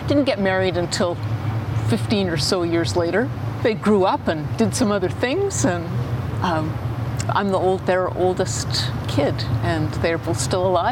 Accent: Prince Edward Island, Canada; also born or lived in St. Catharines; A big part of my life growing up in Prince Edward Island. I was born in St. Catharines.

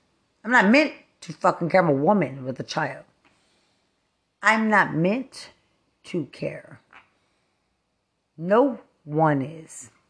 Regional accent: Lubbock, Texas, United States; I'm from Lubbock, Texas.

